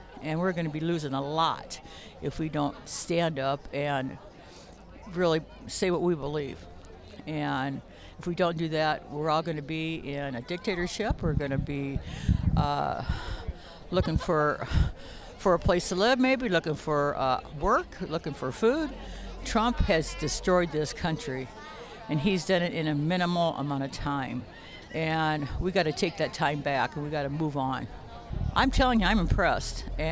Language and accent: English; Sioux City, Iowa, United States; I'm from Sioux City.